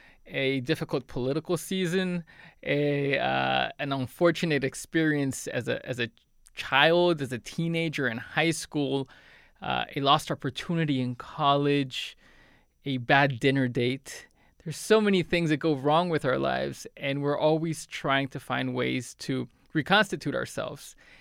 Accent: Puebla, Mexico; the history of enslaved people in the city of Puebla, which is my hometown in Mexico.

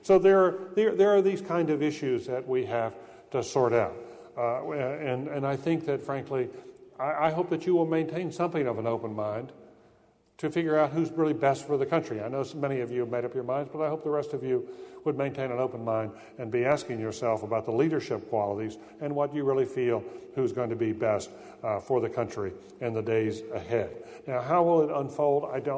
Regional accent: North Carolina, United States; I can tell you, I'm from North Carolina.

